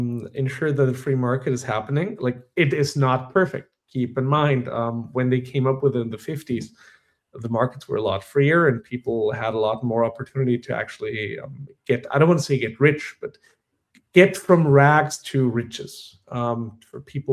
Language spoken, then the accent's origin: English; United States; but you know, as an American, this it rings home a message